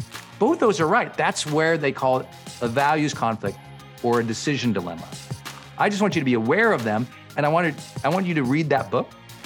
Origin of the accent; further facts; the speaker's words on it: Montana, United States; Matter of fact, where I grew up in Montana, I'd say most of my friends did not ever leave their town or their state